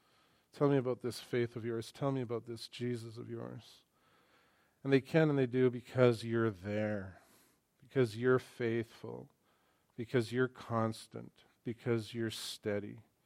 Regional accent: Vancouver, British Columbia, Canada; but then we're from Vancouver, so I don't know.

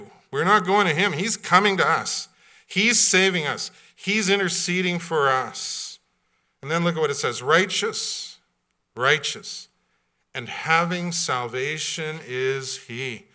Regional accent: British Columbia, Canada; I grew up in British Columbia, which means I hated the Oilers.

